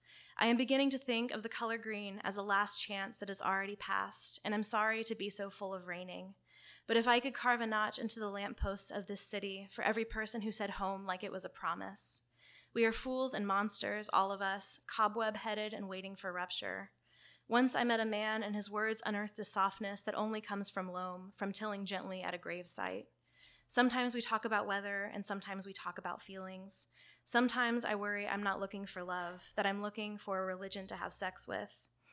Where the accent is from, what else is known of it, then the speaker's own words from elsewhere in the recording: Texas, United States; And I'm from the South. I'm from Texas originally, and I've lived in the South most of my life.